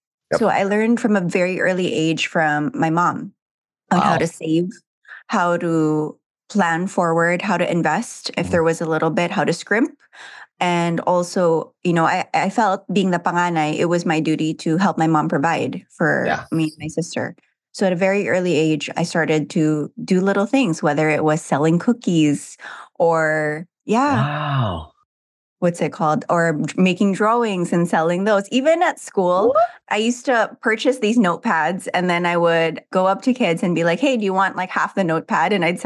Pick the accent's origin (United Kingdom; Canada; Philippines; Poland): Philippines; born or raised there